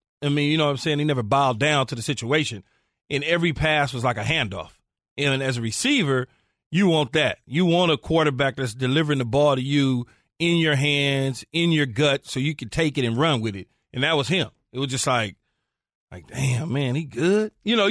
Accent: California, United States; growing up in California in being there and being able to see Montana just it was like flawless.

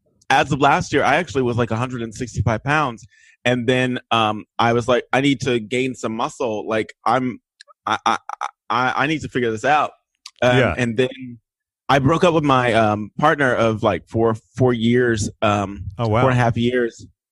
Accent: Texas, United States; I'm from Texas and I'm a big meat eater.

